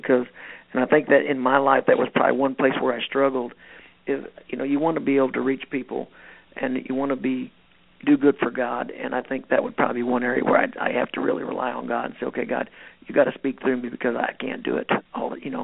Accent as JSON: {"language": "English", "town": "Steelville", "region": "Missouri", "country": "United States", "tie": "born or raised there", "said": "I was raised in Steelville, Missouri, you know, just this country boy"}